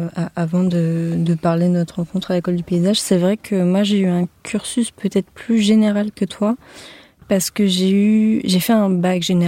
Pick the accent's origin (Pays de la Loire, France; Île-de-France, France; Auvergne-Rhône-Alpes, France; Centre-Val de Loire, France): Île-de-France, France; Cergy-Pontoise; Alors, moi, je viens du côté de Cergy-Pontoise.